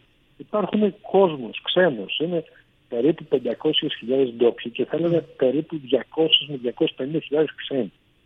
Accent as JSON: {"language": "Greek", "town": "Agrinio", "region": "Western Greece", "country": "Greece", "said": "Εγώ μάλιστα κατάγομαι από το Αγρίνιο"}